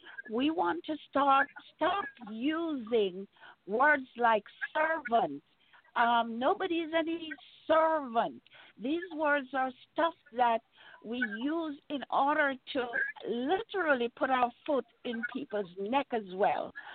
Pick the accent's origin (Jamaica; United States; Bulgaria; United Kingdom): Jamaica; I know I grew up in Jamaica, if you're from certain neighborhood, if you are, this classism is very much there